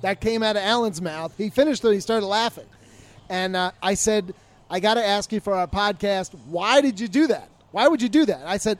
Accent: Tampa, Florida, United States; I'm from Tampa, work with Ira Kaufman.

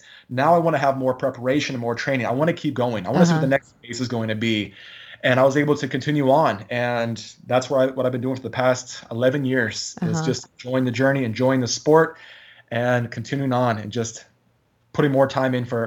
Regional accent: Maryland, United States; I'm born and raised in Maryland.

